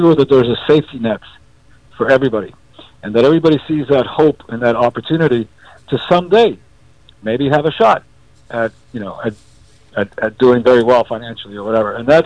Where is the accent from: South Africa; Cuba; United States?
Cuba; I come from Cuba too, right?